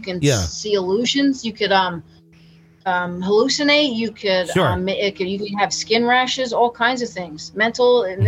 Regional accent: Tabernacle, New Jersey, United States; That same house growing up in Tabernacle, my mom saw a full headdress Native American chief in her room

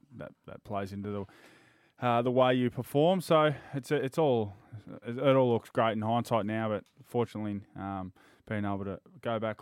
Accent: Swan Hill, Victoria, Australia; I grew up in Swan Hill in country Victoria.

